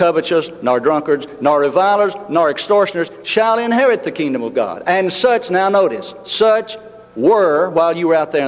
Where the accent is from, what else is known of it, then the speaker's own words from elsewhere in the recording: Tennessee, United States; Now, I grew up in Middle Tennessee, where I used to hear this statement.